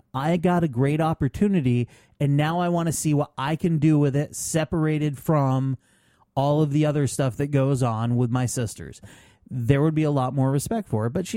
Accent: Vermont, United States; Well, this out of my home state of Vermont and our beloved Ben and Jerry's.

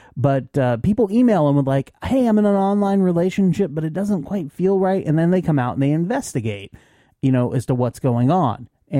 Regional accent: Scotland, United Kingdom; I'm Scottish.

